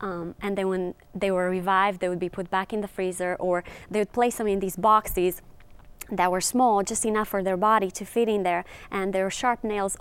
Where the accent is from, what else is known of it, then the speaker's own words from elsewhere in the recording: Romania; I grew up under communism in Romania. Until I was 15, Romania was communist.